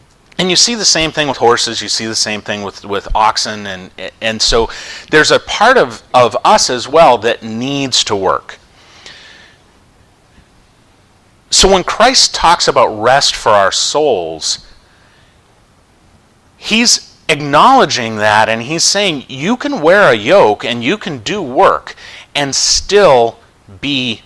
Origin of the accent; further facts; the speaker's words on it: Maine, United States; I grew up in Maine, and there were quite a few families around that had teams of dog sled dogs